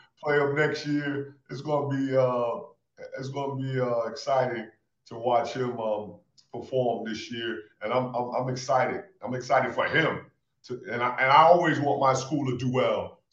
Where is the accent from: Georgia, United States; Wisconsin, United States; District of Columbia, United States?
Georgia, United States; Atlanta; also born or lived in Queens; And Atlanta, you know, I grew up in Atlanta. So, you know, New York and Atlanta. So those are my roots, you know what I mean?